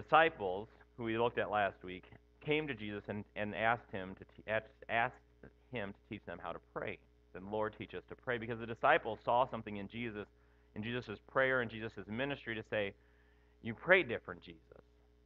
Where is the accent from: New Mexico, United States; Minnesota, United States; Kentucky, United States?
Minnesota, United States; growing up in Minnesota, it almost seemed like it was a requirement to learn how to swim, right? Because there was a lake about every time you turned around